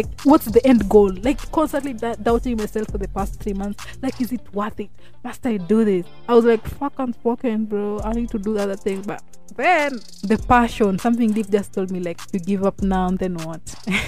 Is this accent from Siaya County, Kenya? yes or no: no; Kisumu, Kisumu County, Kenya; I'm always like, okay, I'm a podcaster from Kisumu.